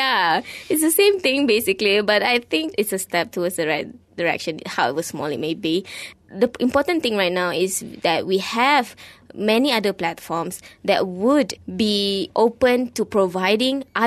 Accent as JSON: {"language": "English", "country": "Malaysia", "said": "what is it about being Malaysian that would make our films ours?"}